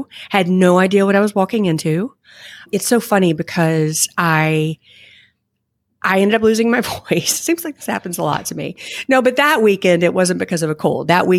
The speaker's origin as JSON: {"language": "English", "region": "Kentucky", "country": "United States", "tie": "born or raised there", "said": "I grew up in Kentucky with very, very little. So I was always frugal out of necessity."}